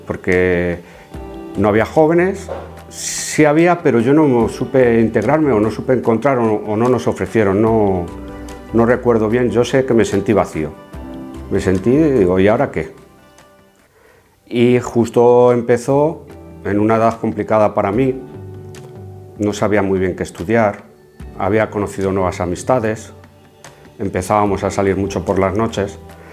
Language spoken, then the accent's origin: Spanish; Alcorcón, Community of Madrid, Spain; yo soy de Alcorcón, de Madrid, y nací en una familia católica.